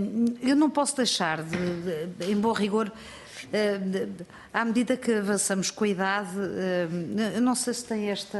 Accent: Portugal; como portuguesa e como espectadora

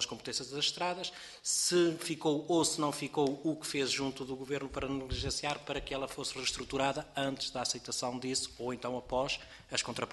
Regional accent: Cinfães, Norte, Portugal; conheço mais ou menos, porque sou de Sinfães, portanto sei o que é que é os problemas do interior

